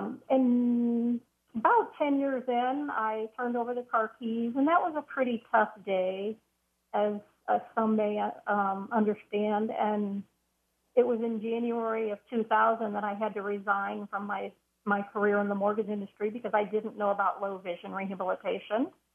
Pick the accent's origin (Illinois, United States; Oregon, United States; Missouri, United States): Missouri, United States; St. Louis; also born or lived in Kansas City; I grew up in St. Louis, and I spent the last 31 years in Kansas City